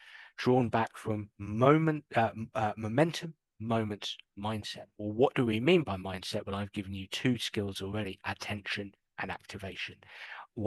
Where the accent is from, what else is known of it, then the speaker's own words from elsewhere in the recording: England, United Kingdom; As an Englishman